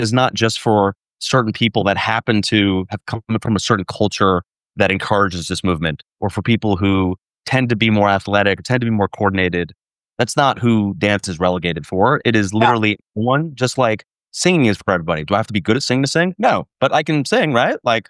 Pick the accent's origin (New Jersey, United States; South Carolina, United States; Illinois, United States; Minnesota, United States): New Jersey, United States; So I am from New Jersey. I don't come from a dance background. I don't come from a Latin background.